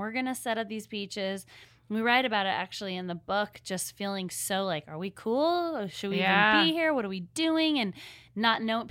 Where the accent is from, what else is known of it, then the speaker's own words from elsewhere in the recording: Seattle, Washington, United States; now in Nashville, United States; Like, I'm from Seattle. We are living in Nashville.